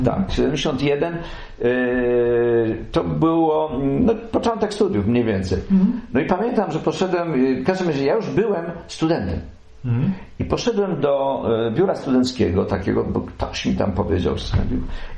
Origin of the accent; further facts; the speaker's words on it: Lower Silesian Voivodeship, Poland; bo ja mieszkałem jako dziecko na Sterczyka tutaj na Biskupinie